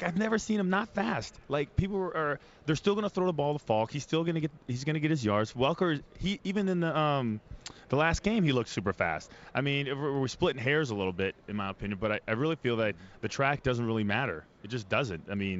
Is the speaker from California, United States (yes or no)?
yes; California, United States; Since I'm from California.